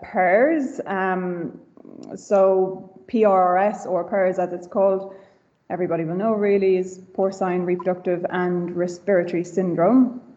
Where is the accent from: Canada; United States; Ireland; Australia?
Ireland; now in United Kingdom; I am Irish, but I have been in the UK working as a vet since I graduated in 2015.